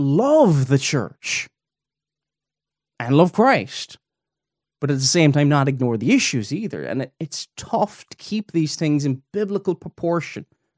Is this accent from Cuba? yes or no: no; Ireland; I'm from the Republic of Ireland